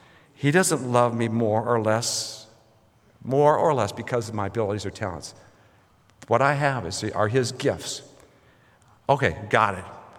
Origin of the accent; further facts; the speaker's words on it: Minnesota, United States; I grew up in Minnesota, so when you blew it and you're out in the winter cold, you blew out